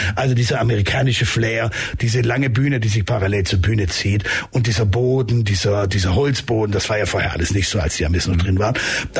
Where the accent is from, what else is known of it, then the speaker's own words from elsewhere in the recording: Laupheim, Baden-Württemberg, Germany; also born or lived in Ulm; war vorher in Laubheim, ich komme ja ursprünglich aus Laubheim, bin dann nach Ulm umgezogen